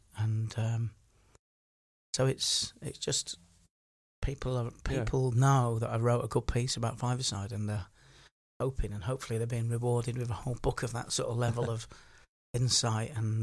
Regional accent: Leeds, Yorkshire and the Humber, United Kingdom; I grew up in Headingley in Leeds

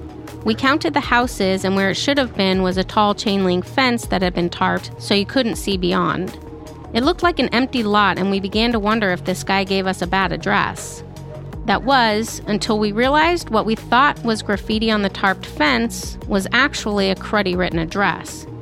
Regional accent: Hollywood, California, United States; Growing up in Hollywood and now being a crime scene cleaner, I've seen a lot of things

